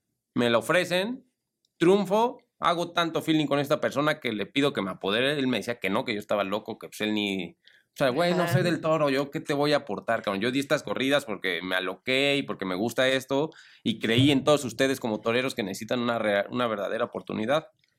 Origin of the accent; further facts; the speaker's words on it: Mexico; fue como un escape a regresar a mi tierra, a ver a toda mi gente, a mi familia, a mis amigos